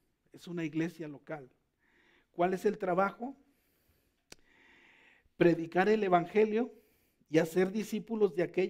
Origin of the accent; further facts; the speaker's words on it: Mexico; born there; yo soy ciudadano porque nací en México.